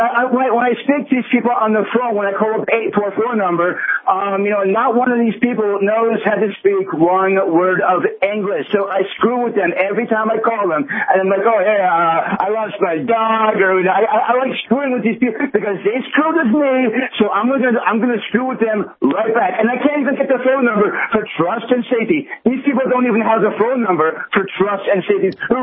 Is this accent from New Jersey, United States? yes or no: no; Poughkeepsie, New York, United States; I am from Poughkeepsie, New York.